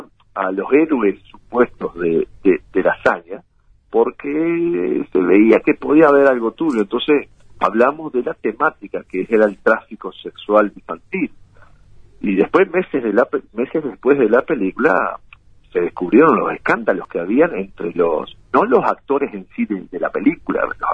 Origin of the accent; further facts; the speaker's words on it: Uruguay; now in United States; de estar en Uruguay cada semana, sinceramente les digo, y de volver a mi tierra